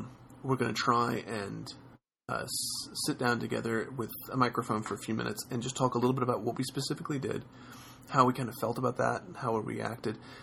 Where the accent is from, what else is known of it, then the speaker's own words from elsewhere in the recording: the South, United States; accent: southern; I'm trying to do that with my southern accent, but I failed.